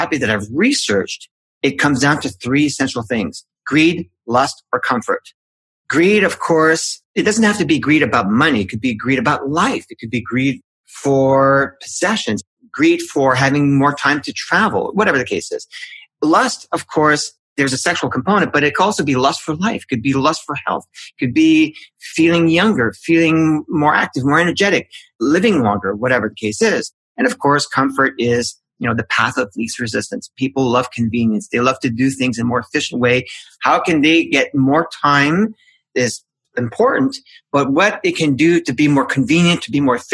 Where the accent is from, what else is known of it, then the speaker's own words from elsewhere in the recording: Canada; I'm Canadian, so.